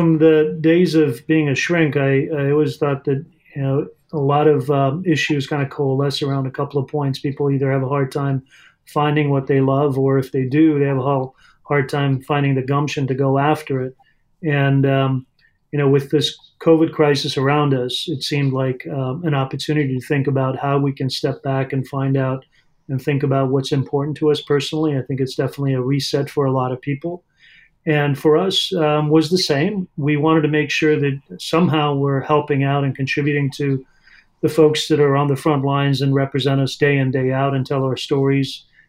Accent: California, United States; also born or lived in Iran / Arizona / New York / Chicago; now in Louisville, United States; I grew up in, I was born in Iran, and grew up in Southern California, and then moved around a little bit, Arizona for 4 years for college, and then New York, and then Chicago for 18 years before moving to Louisville.

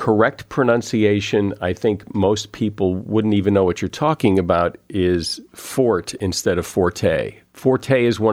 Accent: Connecticut, United States; I didn't know that. And I grew up in Connecticut. Must have been a different part of Connecticut.

